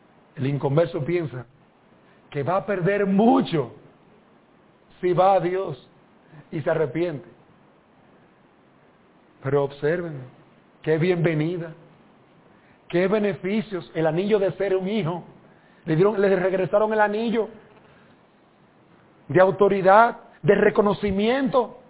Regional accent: Dominican Republic; Soy dominicano y me imagino que habrá un perico ripiado

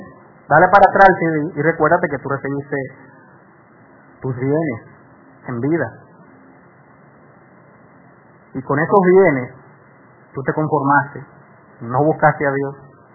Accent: Dominican Republic; Yo soy ciudadano dominicano.

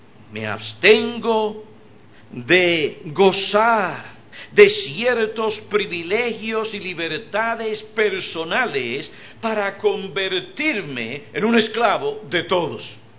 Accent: New York, United States; born there; yo nací en Nueva York. Soy de padres puertorriqueños y en ese sentido soy puertorriqueño. Claro, para los puertorriqueños, yo no soy puertorriqueño, sino newyorican.

